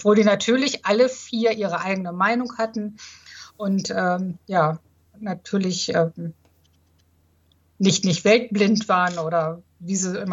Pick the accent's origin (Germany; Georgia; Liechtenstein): Germany; Hamelin, Lower Saxony; also ich komme ja aus Hameln, aus der Rattenfängerstadt Hameln